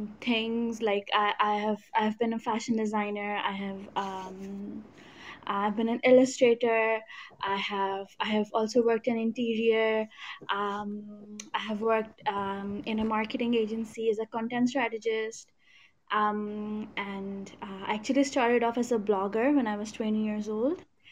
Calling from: Pakistan; So I'm from Pakistan. It's in Southeast Asia.

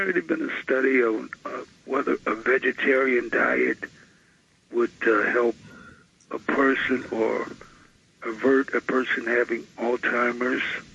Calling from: Brooklyn, New York, United States; Hello, I'm calling from Brooklyn.

